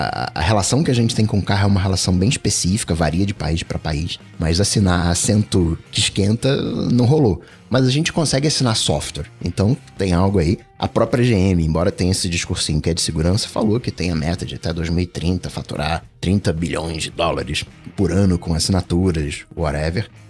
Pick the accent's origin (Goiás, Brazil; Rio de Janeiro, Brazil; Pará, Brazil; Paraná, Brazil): Rio de Janeiro, Brazil; Cara, eu sou carioca, né?